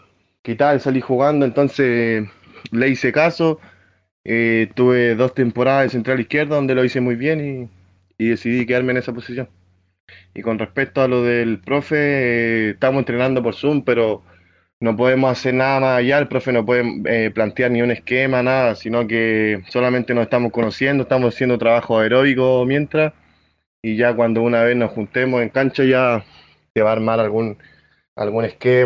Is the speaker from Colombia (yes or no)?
no; Concepción, Biobío, Chile; Yo soy de aquí, de Concepción. Nacido y criado acá. Vivo en San Pedro de la Paz, Concepción. Tengo 22 años, vivo aquí con mi madre y mis tres hermanas.